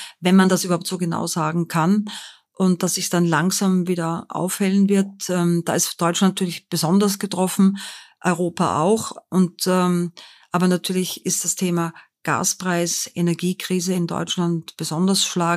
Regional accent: Linz, Upper Austria, Austria; now in Frankfurt, Germany; So ist es, aus Linz in Oberösterreich.

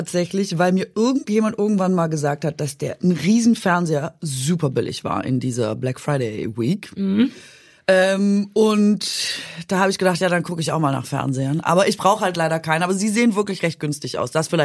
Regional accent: Baden-Württemberg, Germany; atme ich schockiert auf als Schwäbin

